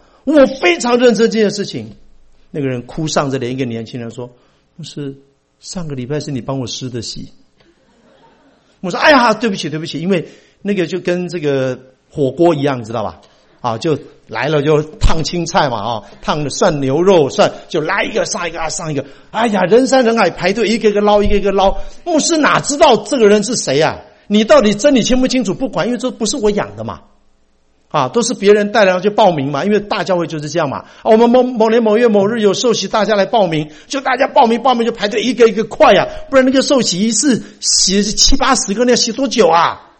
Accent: Taiwan; 尤其如果你像我从台湾来的，那真是不得了

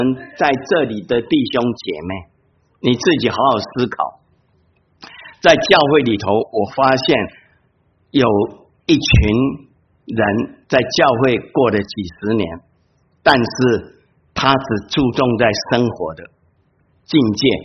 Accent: Taiwan; 我讲我自己，我原来我是从台湾来的啊，当然我们这边两岸三地各个地方都有啊

